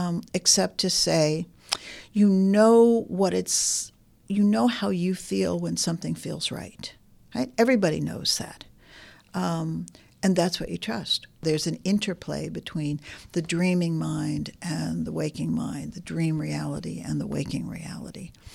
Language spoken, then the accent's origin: English; Boston, Massachusetts, United States; also born or lived in New York; I grew up in Boston area, Boston and New York, and I hitchhiked across the country following a series of dreams.